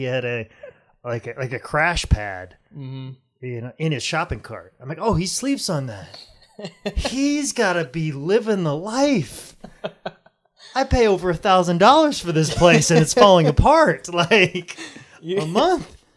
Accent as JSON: {"language": "English", "region": "Midwest", "country": "United States", "tie": "born or raised there", "said": "Because I grew up totally in the Midwest, different."}